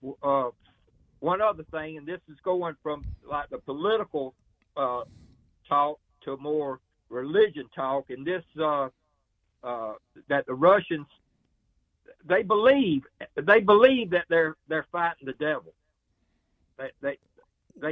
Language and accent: English; Alabama, United States; I'm from Central Alabama.